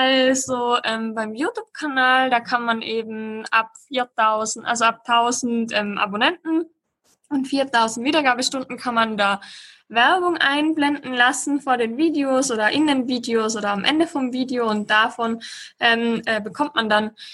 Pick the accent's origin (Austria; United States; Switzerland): Austria; Also bei uns in Österreich ist es ja so